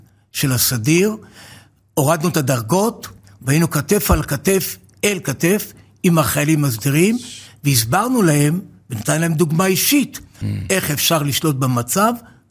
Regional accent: Givat HaShlosha, Central District, Israel; נולדתי בקיבוץ גבעת השלושה, לא רחוק מכאן, שם נולדתי, שם אני גם ימות. וכל חיי הם שם

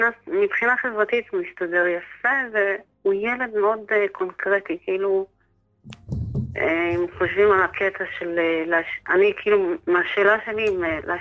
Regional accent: Jerusalem, Jerusalem District, Israel

